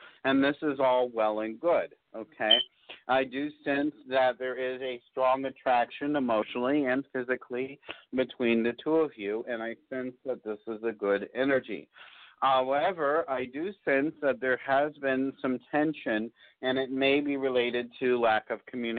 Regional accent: West Palm Beach, Florida, United States; born there; now in Georgia, United States; Oh, wow. I was born in West Palm Beach.

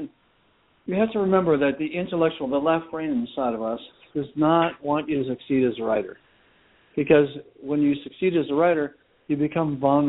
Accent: Erie, Pennsylvania, United States; I grew up in Erie, Pennsylvania, a blue-collar town. I grew up to a blue-collar family who was abusive by nature.

